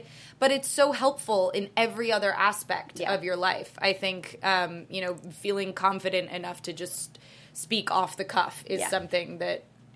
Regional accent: Chicago, Illinois, United States; I'm from Chicago, yes. And I did a fair amount of improv out there.

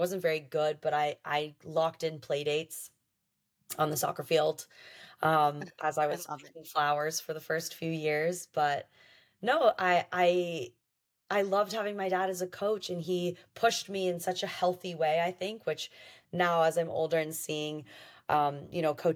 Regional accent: Pacific Palisades, California, United States; Pacific Palisades.

